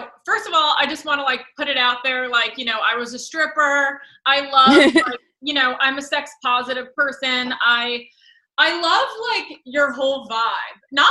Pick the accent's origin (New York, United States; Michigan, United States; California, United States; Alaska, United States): New York, United States; No, Westchester.